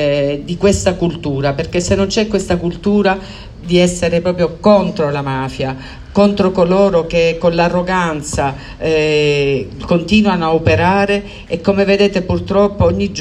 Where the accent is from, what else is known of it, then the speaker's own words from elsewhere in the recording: Sicily, Italy; sono delle emozioni fortissime anche da siciliana che io provo